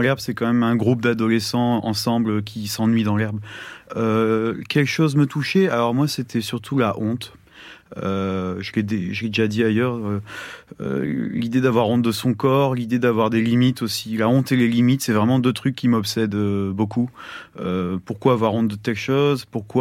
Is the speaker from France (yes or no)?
yes; France